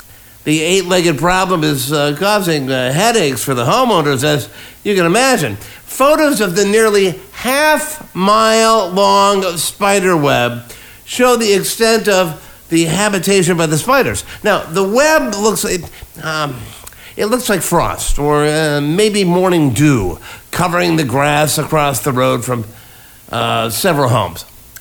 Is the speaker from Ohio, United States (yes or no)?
yes; Cleveland, Ohio, United States; Of course, I grew up in Cleveland, Ohio.